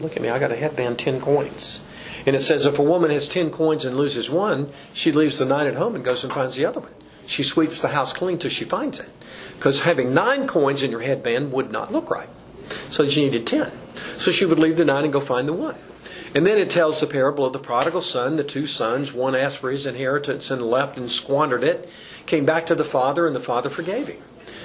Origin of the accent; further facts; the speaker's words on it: Gadsden, Alabama, United States; There's a famous waterfall in my hometown, Gadsden, Alabama, called Nocalola Falls.